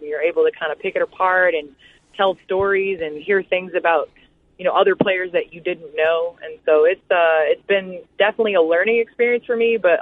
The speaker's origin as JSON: {"language": "English", "town": "Chicago", "region": "Illinois", "country": "United States", "said": "it's really home, and I am a Chicagoan always. I cheer for Chicago sports, and that's how it always will be."}